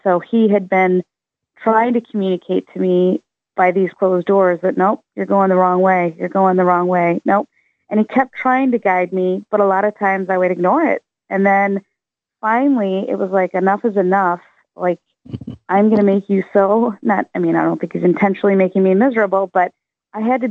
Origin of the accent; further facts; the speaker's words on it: Midwest, United States; We grew up in the Midwest.